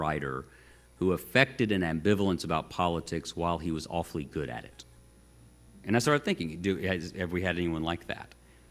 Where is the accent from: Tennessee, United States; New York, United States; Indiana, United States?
Tennessee, United States; Chattanooga; the American South. My native region, I grew up in Chattanooga.